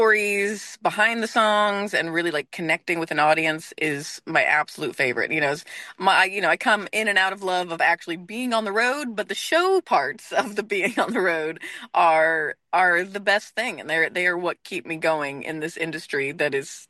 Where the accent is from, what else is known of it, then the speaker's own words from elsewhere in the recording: Florida, United States; moved away as an adult; now in California, United States; I grew up in Central Florida. My dad's from Florida, my mom's from California, so I grew up in Florida and then ended up in California in my mid-20s.